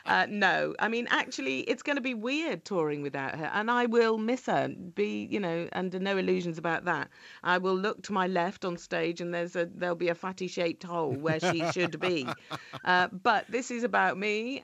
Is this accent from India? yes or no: no; Holyhead, Wales, United Kingdom; born there; also born or lived in Cornwall / Devon; all my family are from Cornwall and Devon, so really that's where I'm from. But I was born in Holyhead because my dad was stationed